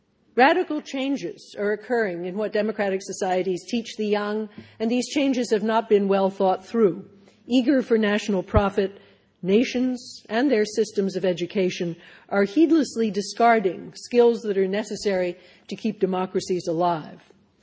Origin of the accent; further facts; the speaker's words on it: Philadelphia, Pennsylvania, United States; And I'm delighted to be back in my hometown, Philadelphia.